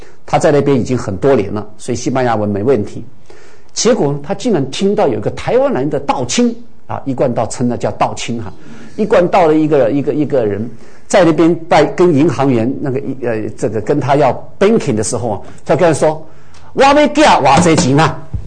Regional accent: China; 因为我们中国人这个的背景哈，跟佛教的渊源很大。

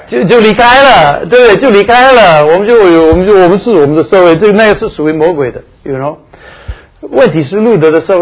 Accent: China; 我们中国人一直所一直蛮希望能够产生的一些美德

